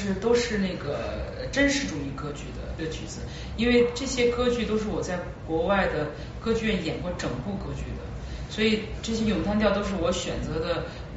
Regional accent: China; 这也表达了我对中国、对我的祖国的这种热爱。就是虽然我是作为一名这个游子在 不一样的这个地方在国外在演出，但是呢我对中国依然有非常深厚的

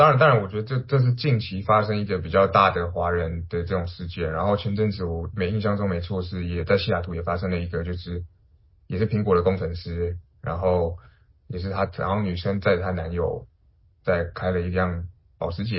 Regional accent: Taiwan; now in United States; 因为我从台湾来嘛，那我自己本身个性又比较的乐天

